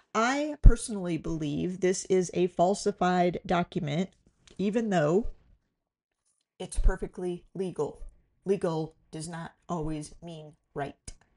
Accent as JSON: {"language": "English", "region": "Ohio", "country": "United States", "tie": "born or raised there", "said": "In my home state of Ohio, only those born and adopted within a certain set of years are able to get their own birth records."}